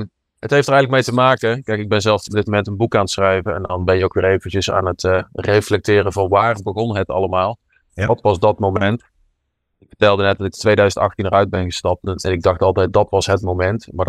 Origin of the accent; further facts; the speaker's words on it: North Brabant, Netherlands; ik kom uit uit Brabant. Ik heb 5 jaar aan TU Delft gestudeerd.